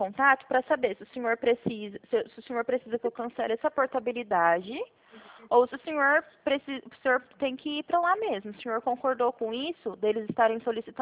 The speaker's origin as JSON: {"language": "Portuguese", "town": "Presidente Prudente", "region": "São Paulo", "country": "Brazil", "said": "eu sou de Presidente Prudente."}